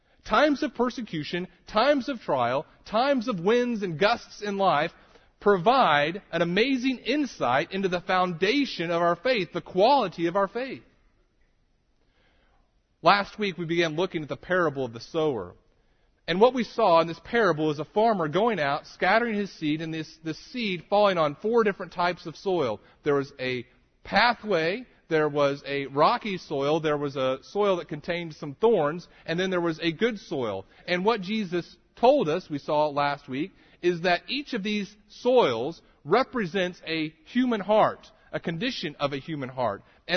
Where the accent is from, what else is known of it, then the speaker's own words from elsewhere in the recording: Texas, United States; I'm from Texas